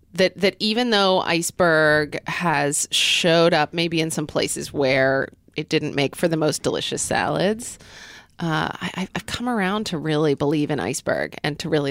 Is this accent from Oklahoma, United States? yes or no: yes; Oklahoma, United States; So I grew up in Oklahoma.